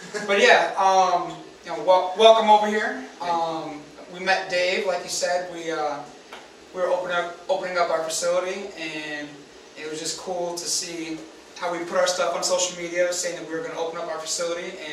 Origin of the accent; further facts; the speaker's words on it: Park Forest, Illinois, United States; Well, I'm born and raised probably a couple blocks away. Born and raised in Park Forest.